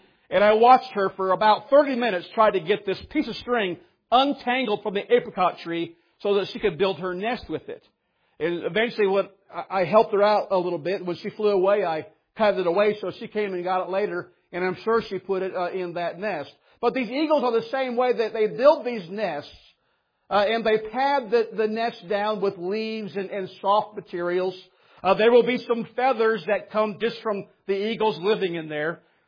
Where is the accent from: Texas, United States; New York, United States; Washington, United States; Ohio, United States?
Ohio, United States; I grew up in Ohio, and the only time you saw an eagle was on paper or in a book.